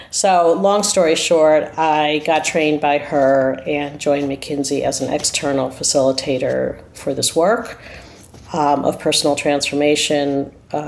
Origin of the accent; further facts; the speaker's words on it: United States; accent: American; now in Australia; I am, you could hear from my accent, I'm American. I live in Australia.